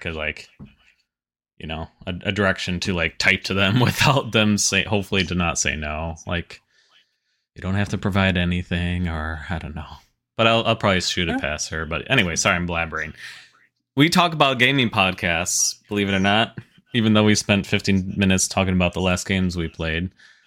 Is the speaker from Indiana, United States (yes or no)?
no; Wisconsin, United States; I'm from Wisconsin. But this is probably the closest it's in Missouri.